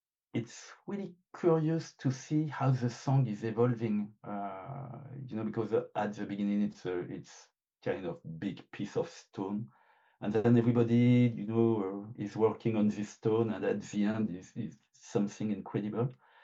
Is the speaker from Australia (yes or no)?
no; France; accent: French; English is a second language; By the way, sorry for my French accent. I can hear it. And apologize for this.